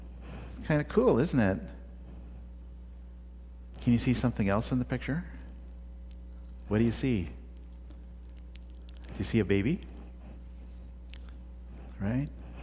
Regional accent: India; I'm white on the outside, but because I grew up in India, and a lot of my life was shaped and formed in India, I'm brown on the inside.

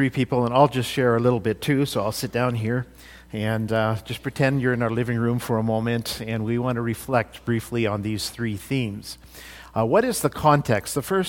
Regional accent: India; I grew up in India, but the context was a little bit different.

